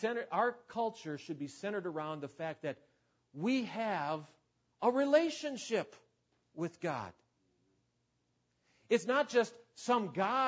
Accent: United States; I said, I'm Swedish. I'm an American.

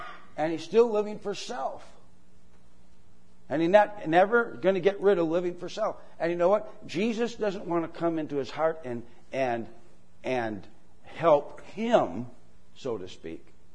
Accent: Delafield, Wisconsin, United States; When I grew up in Delafield, and we had Yunker's Tavern in town.

